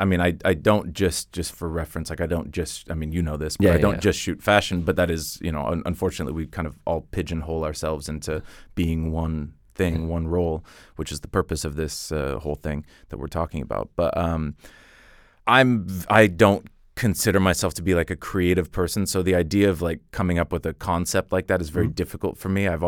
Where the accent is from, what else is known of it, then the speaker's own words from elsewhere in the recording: Washington, United States; now in Denmark; I'm from Washington State, which kind of looks a lot like Norway with this insane, you know, elevation gains